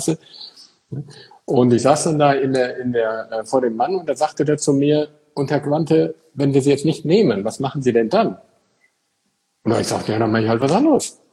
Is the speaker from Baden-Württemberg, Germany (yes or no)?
no; Eichelborn, North Rhine-Westphalia, Germany; ich komme ja aus Eichelborn, so ein kleines Kaff in Nordrhein-Westfalen.